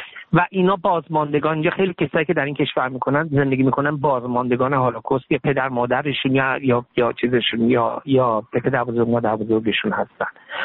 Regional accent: Iran; now in Israel; به عنوان یک اسرائیلی میگم و به عنوان یک ایرانی میگم

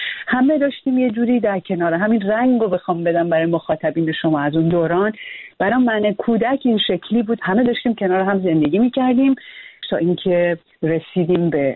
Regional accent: Iran; also born or lived in United States; خیلی بچه که بودم ما در امریکا زندگی میکردیم، بعد برگشتیم ایران

